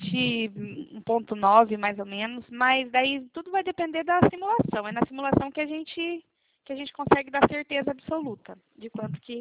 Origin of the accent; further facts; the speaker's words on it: Cornélio Procópio, Paraná, Brazil; Eu sou de Cornélio Procópio do Paraná.